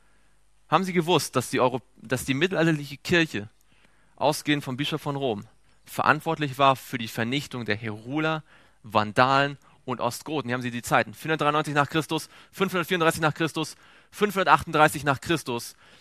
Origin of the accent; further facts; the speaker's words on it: East Germany, Germany; born there; Ich bin gebürtig aus der ehemaligen DDR.